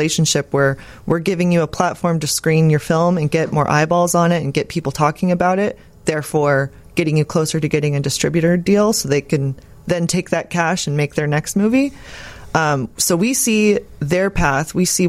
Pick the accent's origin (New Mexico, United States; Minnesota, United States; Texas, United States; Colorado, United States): Texas, United States; Austin; So I'm from Austin, and I saw Alamo Drafthouse when it first started.